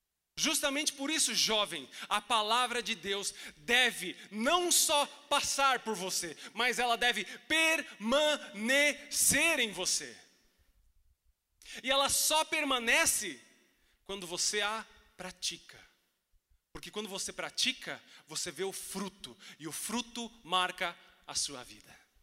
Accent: Chile; now in Brazil; Eu nem devia estar no Brasil, eu sou chileno, nem deveria estar aqui no Brasil. Meus pais que me trouxeram

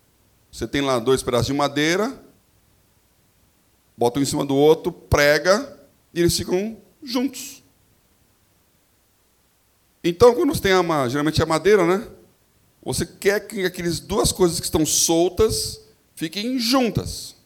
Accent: São Paulo, Brazil; eu descobri que paulista intimida as pessoas. Não tinha essa noção, nunca saí de São Paulo, né?

